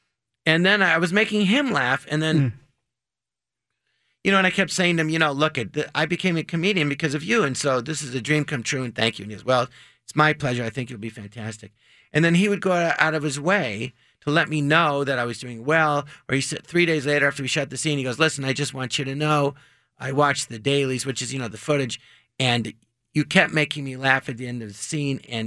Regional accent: Los Angeles, California, United States; I'm from Los Angeles.

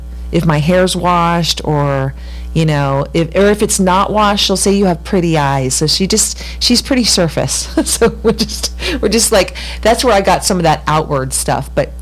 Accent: Martinez, California, United States; I'm from Martinez, Coco County, Pacheco girl. And we were going to, so this is the 70s and part of the early 80s. We lived in Martinez

